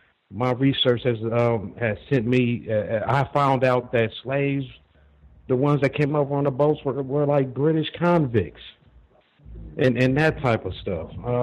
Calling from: Los Angeles, California, United States; I'm calling from Los Angeles

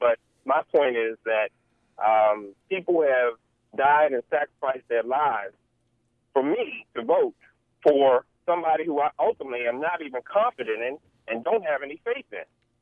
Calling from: Baltimore, Maryland, United States; I called about maybe a week ago, and I'm from Baltimore City.

